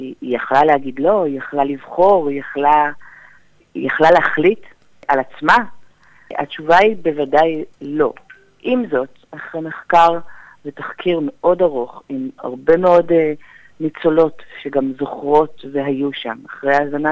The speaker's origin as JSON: {"language": "Hebrew", "town": "Netanya", "region": "Central District", "country": "Israel", "tie": "born or raised there", "said": "מנהלת בית הספר לאומנויות הבוסטן בנתניה, שם גדלתי"}